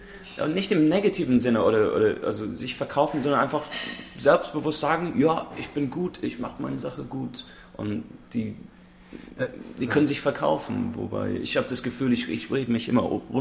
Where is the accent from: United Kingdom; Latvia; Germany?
United Kingdom; Wirral, North West England; Der ist auch aus meiner Ecke, aus Liverpool, also aus Wirral, also bei Liverpool.